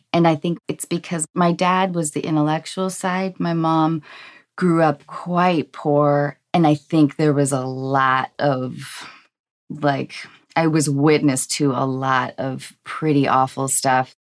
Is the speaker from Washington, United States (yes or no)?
yes; Seattle, Washington, United States; I grew up in Seattle in the 90s, and it was still a place of economic depression.